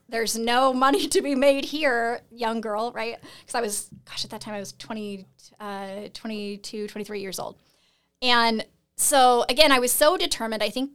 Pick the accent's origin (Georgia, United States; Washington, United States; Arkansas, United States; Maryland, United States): Washington, United States; Seattle; I'm originally from Seattle.